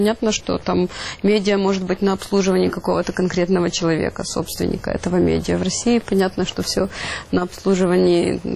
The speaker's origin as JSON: {"language": "Russian", "country": "Ukraine", "said": "как каждый нормальный украинец, конечно же"}